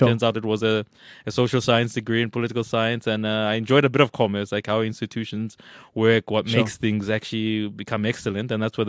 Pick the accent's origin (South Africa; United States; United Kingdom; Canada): South Africa; Everton, Gauteng; I come from an area in the Vaal called Everton, which is one of the second, if not the third, oldest township in South Africa.